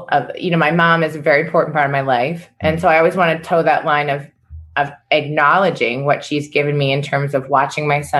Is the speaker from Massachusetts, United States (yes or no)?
yes; Taunton, Massachusetts, United States; where I grew up in Taunton, Massachusetts.